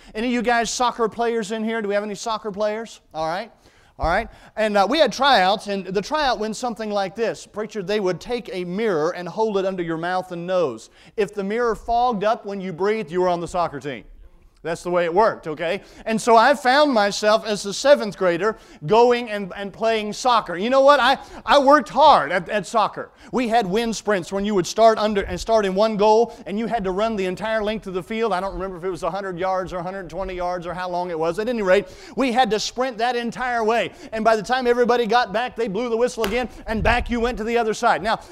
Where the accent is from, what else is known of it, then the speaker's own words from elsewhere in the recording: the South, United States; Now look, I grew up in the South, okay?